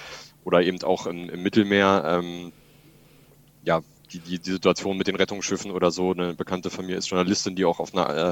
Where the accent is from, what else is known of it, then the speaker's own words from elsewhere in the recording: Pforzheim, Baden-Württemberg, Germany; Ja, ich habe ja gesagt, ich komme aus Pforzheim.